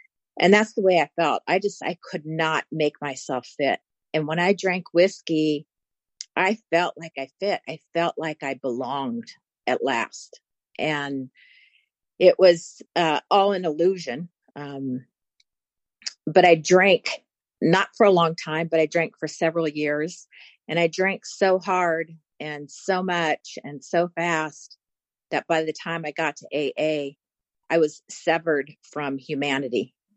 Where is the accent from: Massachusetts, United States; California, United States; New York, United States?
California, United States; I am from California. I live in the high desert, a place called Yucca Valley, California.